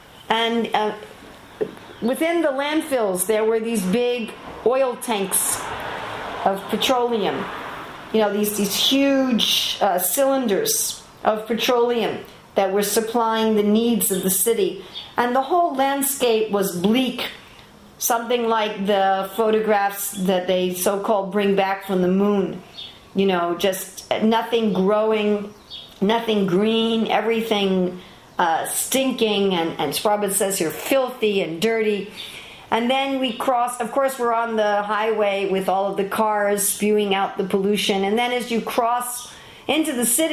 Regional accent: New York City, New York, United States; I grew up in New York City in Manhattan. Of course, where I grew up in New York, my parents were very well-to-do, and I grew up right across from a park, right across from Central Park.

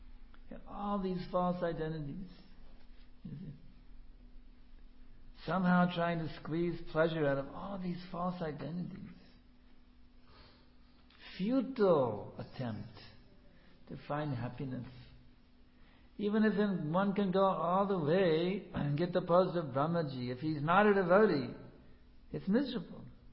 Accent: Texas, United States; It's like, I come from Texas, and we have these huge hurricanes. They come on the Gulf of Mexico, humongous storms.

